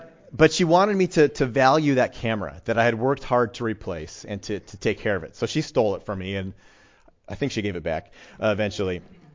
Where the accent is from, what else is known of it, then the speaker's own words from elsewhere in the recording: Colorado, United States; But when I was growing up in Colorado, I think one of the things that drove my parents crazy